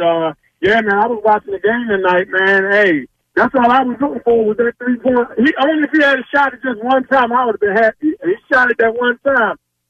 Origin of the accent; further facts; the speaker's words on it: Baltimore, Maryland, United States; now in Philadelphia, United States; I've been following them, and I'm from Baltimore, man.